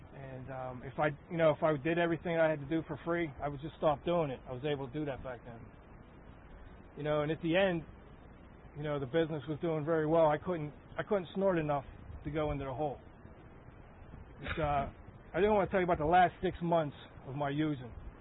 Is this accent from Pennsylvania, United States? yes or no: yes; Pittsburgh, Pennsylvania, United States; I was raised in Troy Hill, just above the north side of Pittsburgh.